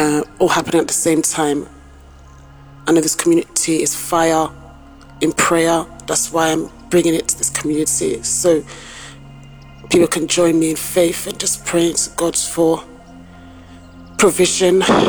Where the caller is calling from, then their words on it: London, United Kingdom; Today is July 13th. I'm calling from London, UK.